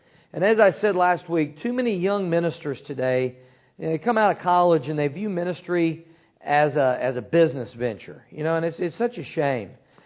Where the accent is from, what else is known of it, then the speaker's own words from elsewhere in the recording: Cape Girardeau, Missouri, United States; We've got a fella that we're helping out right now that's starting a church in my hometown, Cape Girardeau, Missouri.